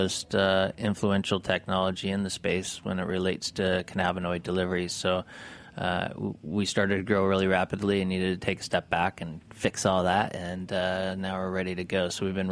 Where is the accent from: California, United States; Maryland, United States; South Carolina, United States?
California, United States; Mammoth; I grew up in Mammoth